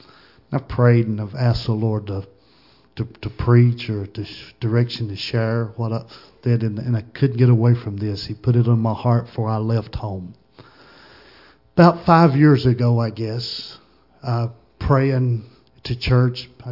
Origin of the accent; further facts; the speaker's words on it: Blue Ridge, Georgia, United States; also born or lived in Copper Hill; born and raised in Blue Ridge, Georgia. Born in Copper Hill, raised in Blue Ridge, Georgia.